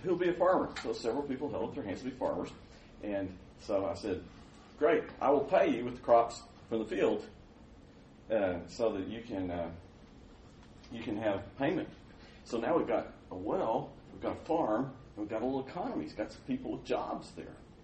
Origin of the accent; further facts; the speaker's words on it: Turkana County, Kenya; They show that I'm from the Turkana tribe.